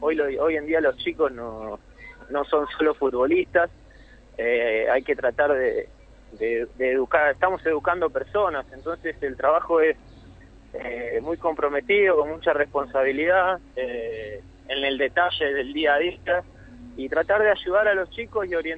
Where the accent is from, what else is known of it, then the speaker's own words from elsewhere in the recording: Santa Fe, Argentina; now in Buenos Aires, Argentina; Bueno, soy de Santa Fe. Jugué en Unión en las inferiores hace mucho tiempo, hace ya casi 17, 18 años.